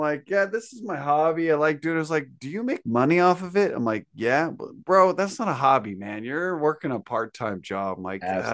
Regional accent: Las Vegas, Nevada, United States; Born and raised in Las Vegas, which I'm actually heading back there for TwitchCon

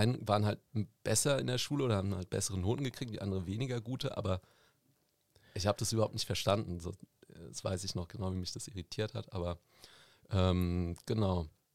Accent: Frankfurt, Hesse, Germany; also born or lived in United States; Ich bin geboren im Bürgerhospital, ganz genau genommen. Und ich bin aufgewachsen im Ostend, Ostend, Ecke Bornheim.

